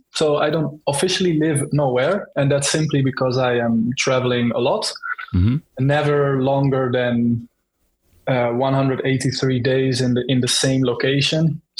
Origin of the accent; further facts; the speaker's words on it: Netherlands; Where I'm from? I am from the Netherlands, so we're neighbors.